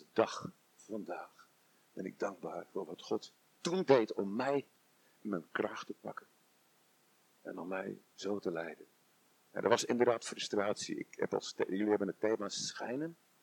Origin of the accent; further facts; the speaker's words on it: Zeeland, Netherlands; now in Belgium; Dus wij zijn, ik kom van Zeeland van origine.